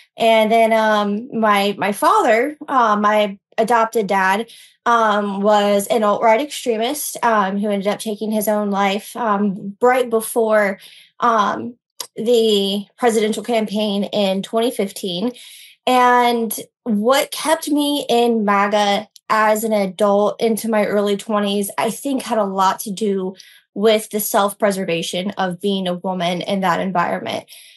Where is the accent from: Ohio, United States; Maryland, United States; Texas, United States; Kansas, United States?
Ohio, United States; moved away as an adult; now in North Carolina, United States; I was actually born and raised in Ohio, and I moved to North Carolina when I was 18.